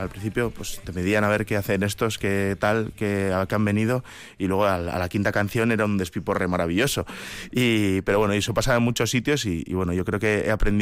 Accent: Vitoria-Gasteiz, Basque Country, Spain; Soy muy de la ciudad, soy muy de Gasteiz y...

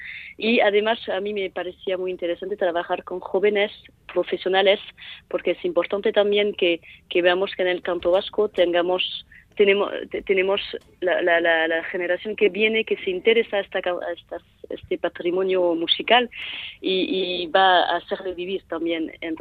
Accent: Saint-Palais, Nouvelle-Aquitaine, France; born there; Spanish is a second language; Nací en Saint-Palais, en Donapaleun

